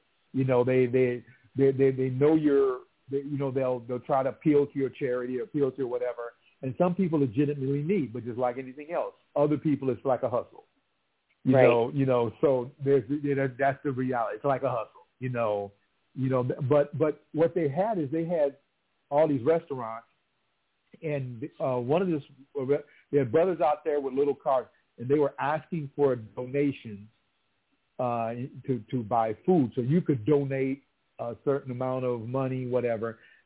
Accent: Minnesota, United States; like I'm from Minnesota.

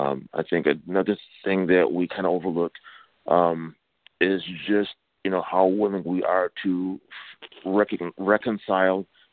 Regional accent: Detroit, Michigan, United States; You know, I understand, you know, I'm from Detroit, but, you know, I have roots in Africa.

